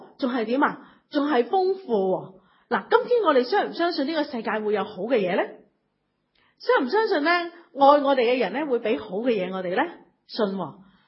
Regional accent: China; 我哋中国人会话你冇嗰条命系咪啊？

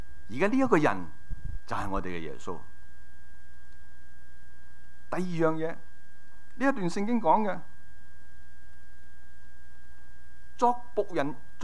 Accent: Hong Kong; 不过现在我们没什么胡须的，我们香港人就很少留须

